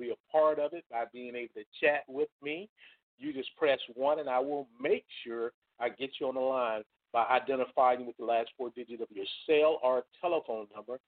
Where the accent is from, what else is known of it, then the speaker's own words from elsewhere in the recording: Alabama, United States; We hail from South Central Alabama.